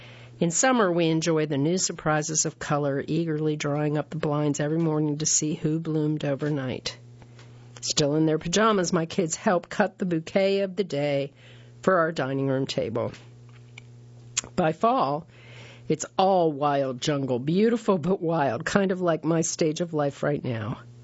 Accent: Illinois, United States; Born and raised in Illinois, the smell of soil still teases memories of carefree childhood days and my dad's hands sifting through dirt.

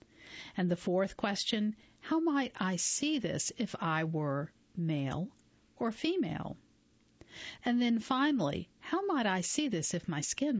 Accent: Atlanta, Georgia, United States; also born or lived in Canada; What I am is American, born in Canada, raised in Atlanta, naturalized at 14, and I signal American, too

